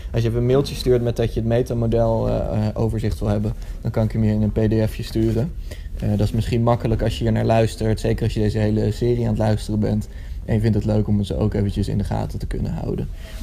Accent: Utrecht, Netherlands; Ik kom uit de buurt van Utrecht vandaan.

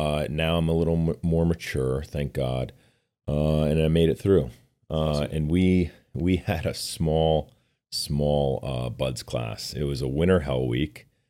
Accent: New York, United States; So it's funny. I grew up in New York just across the river from West Point.

